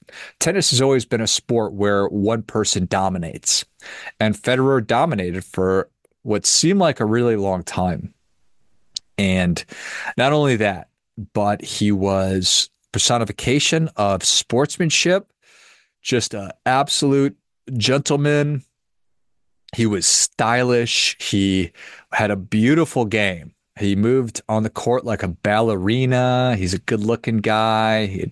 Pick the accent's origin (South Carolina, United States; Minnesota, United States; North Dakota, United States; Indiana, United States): Minnesota, United States; Duluth; And somewhat odd because I grew up in Duluth, Minnesota